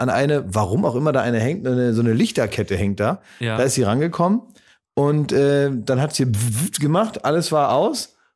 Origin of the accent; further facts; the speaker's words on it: Berlin, Germany; Das ist ja für uns als Berliner egal.